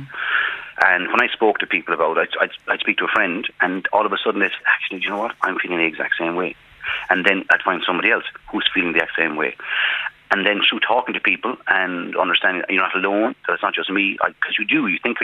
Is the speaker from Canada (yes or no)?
no; Ireland; Because us as Irish people, I don't think we have enough adjectives in our vocabulary to speak about how we feel, especially Irish men.